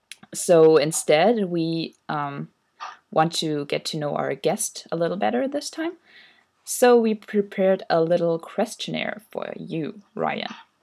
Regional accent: Germany; from Germany, and I blog at Lime Reviews and Strawberry Confessions.

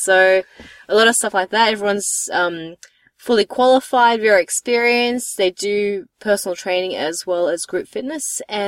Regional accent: Canberra, Australian Capital Territory, Australia; Now, I'm originally from Canberra, so most things, not everything, but most things were still legal there.

